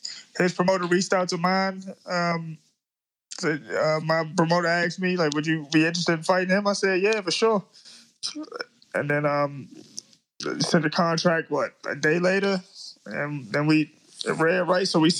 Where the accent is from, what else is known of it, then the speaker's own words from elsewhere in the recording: Maryland, United States; So we went on to just fight at our home, at my hometown in Maryland.